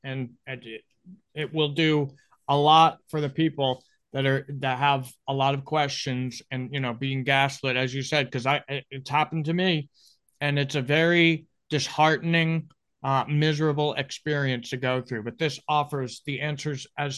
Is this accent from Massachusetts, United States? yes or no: yes; Grafton, Massachusetts, United States; I grew up in Grafton, Massachusetts, which is central Massachusetts near Worcester, Massachusetts. And I grew up in the suburbs.